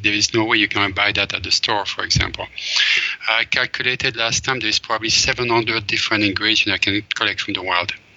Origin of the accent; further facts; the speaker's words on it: Belgium; moved away as an adult; growing up in Belgium, I would say 80% of the forests of Belgium are completely gone due to two things, urban expansion and agriculture.